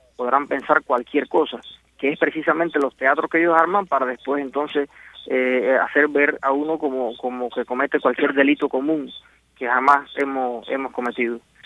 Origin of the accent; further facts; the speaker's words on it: Cuba; yo soy un cubano libre, sin antecedentes, nunca he sido procesado por nada